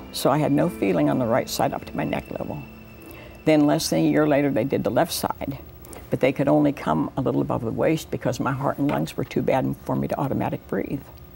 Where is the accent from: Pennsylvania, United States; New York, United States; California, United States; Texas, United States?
Pennsylvania, United States; See, I came from Pennsylvania originally.